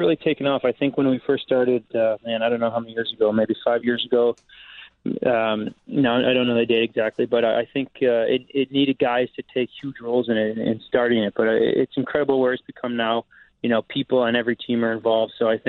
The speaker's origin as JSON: {"language": "English", "town": "Wilmette", "region": "Illinois", "country": "United States", "tie": "born or raised there", "also_born_or_lived": "Evanston", "said": "So I'd say my birthplace is Evanston, but I'm from Wilmette. That's kind of how I refer to it."}